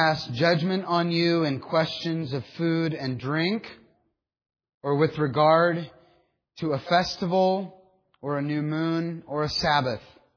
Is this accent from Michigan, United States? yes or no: no; Dunkirk, Ohio, United States; the railroad tracks immediately behind my house where I grew up on Cherry Street in Dunkirk, Ohio.